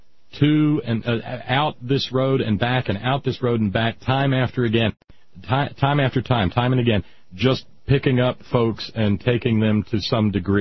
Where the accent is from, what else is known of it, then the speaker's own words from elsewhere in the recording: Beaumont, Texas, United States; noting, Beaumont, no kidding, my hometown.